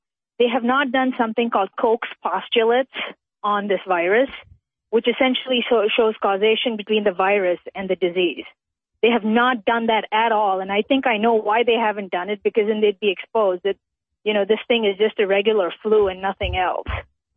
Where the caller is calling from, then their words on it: California, United States; I'm calling from California